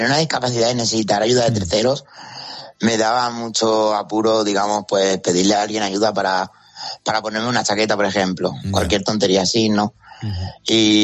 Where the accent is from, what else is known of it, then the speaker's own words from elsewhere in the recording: Andalusia, Spain; Mi pueblo está de Córdoba capital, donde yo iba a entrenar a unos 40 minutos en coche